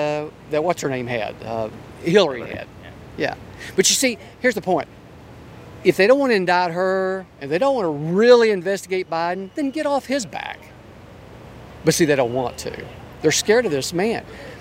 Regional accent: Dallas, Texas, United States; I'm from the Dallas area.

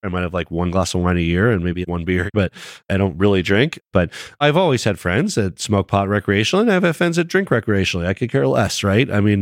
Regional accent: Colorado, United States; As a Coloradan, I hope that we are the only state that does.

